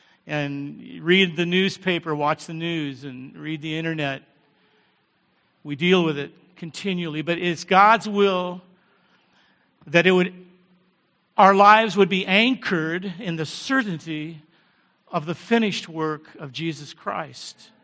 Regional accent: United States; accent: American; I hope you can understand my accent. If I'm speaking too quickly, raise your hand and I'll slow down. I know you're not used to this American accent.

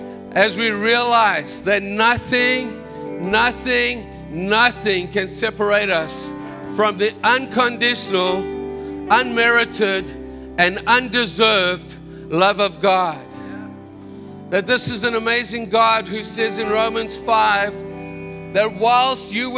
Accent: Zimbabwe; born there; I'm actually from Zimbabwe, born in Zimbabwe. I know I don't look like a Zimbabwean, but I am one. And it's good to go home.

